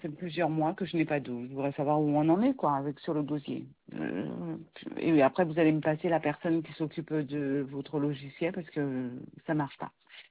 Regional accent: Martinique; Je suis martiniquaise en plus.

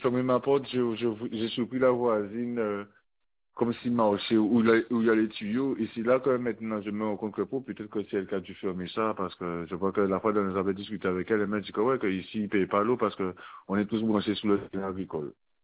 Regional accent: Guadeloupe, France; Mais je suis un Guadeloupéen, je connais comment ça se passe.

